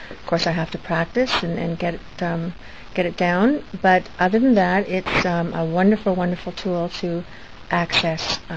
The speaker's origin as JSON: {"language": "English", "town": "Midland", "region": "Ontario", "country": "Canada", "said": "I'm from Midland, Ontario, in Canada."}